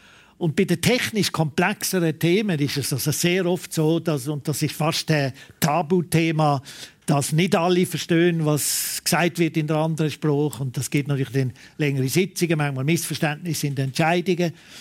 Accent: Basel, Basel-Stadt, Switzerland; wenn man in Basel aufgewachsen ist. Oder? Wir sind relativ nahe an der Grenze aufgewachsen. Wir sind als Kind mit dem Velo ins Elsass und nach Frankreich.

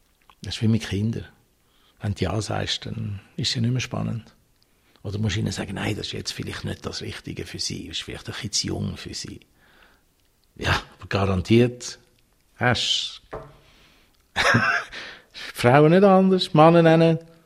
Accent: Zurich, Switzerland; Ich wäre fast wie kein normales Kind aufgewachsen in Zürich

